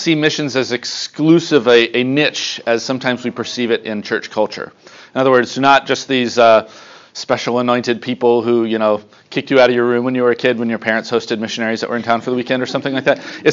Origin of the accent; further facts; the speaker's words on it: Lynchburg, Virginia, United States; now in Yaoundé, Cameroon; We normally live in Yaoundé, Cameroon. We're really from Lynchburg.